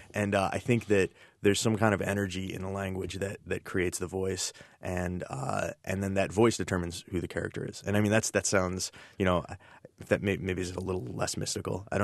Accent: United States; maybe it's just Americans, I don't know. I'm American, so that's all I know.

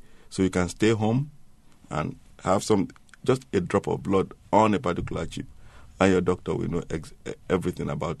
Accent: Berkeley, California, United States; When I was growing up in Berkeley, going to university

